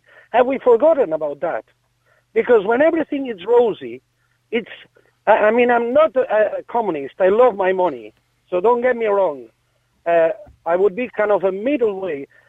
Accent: Catalonia, Spain; now in Ireland; because I'm originally from Catalonia.

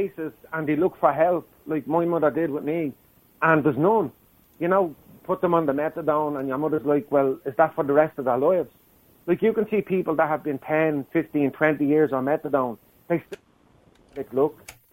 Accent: Blanchardstown, County Dublin, Ireland; when I was growing up in Blanchardstown, people complained about these methadone clinics in the area.

